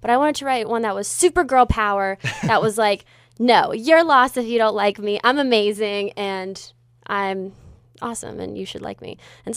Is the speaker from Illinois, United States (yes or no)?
no; California, United States; I'm from the Bay Area